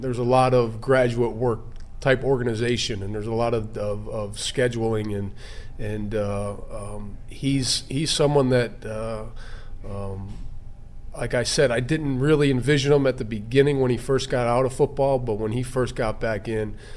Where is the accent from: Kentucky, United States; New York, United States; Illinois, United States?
Illinois, United States; Chicago; Being born and raised in Chicago, there was a similar organization with the Bears.